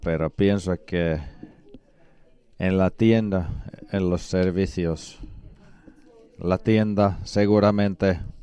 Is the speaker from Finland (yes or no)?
yes; Kuusamo, North Ostrobothnia, Finland; Spanish is a second language; También yo recuerdo mi pueblo, mi aldea en Kuusamo.